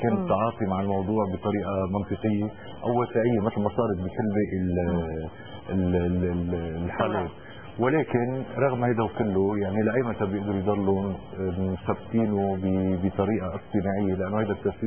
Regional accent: Tripoli, North Governorate, Lebanon; مثل اللي عم نشوفه نحن عندنا بطرابلس

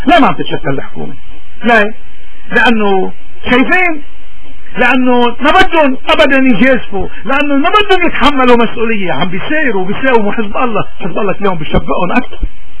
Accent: Lebanon; نحن اليوم المطلوب منا، نحن من لبنان، نحن من هالبلد المقدس

